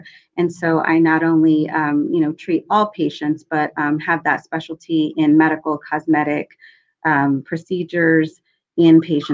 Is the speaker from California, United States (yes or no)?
yes; California, United States; I'm originally from California and I'm practicing in Southern California.